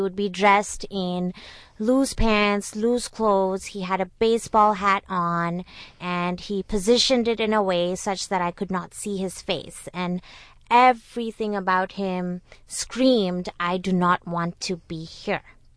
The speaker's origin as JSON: {"language": "English", "region": "Gujarat", "country": "India", "tie": "born or raised there", "also_born_or_lived": "Singapore", "moved": "yes", "lives_now": "United States", "said": "I was born in Singapore and I moved to India when I was about 6 and a half. And I never adapted. I never felt like I belonged."}